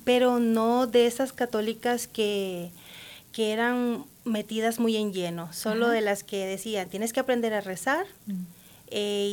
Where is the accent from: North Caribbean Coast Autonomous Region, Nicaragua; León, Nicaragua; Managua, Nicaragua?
Managua, Nicaragua; now in Denver, United States; Soy de Nicaragua. Managua, Nicaragua. La capital es Managua.